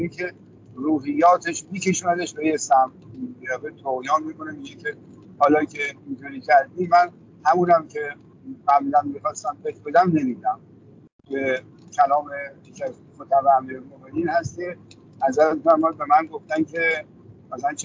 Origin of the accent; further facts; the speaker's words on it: Iran; ما ایرانی هستیم شیعه هستیم